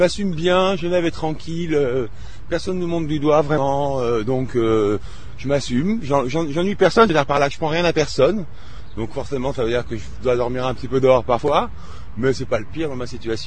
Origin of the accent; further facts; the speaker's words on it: Paris, Île-de-France, France; Je viens de France, je suis parisien.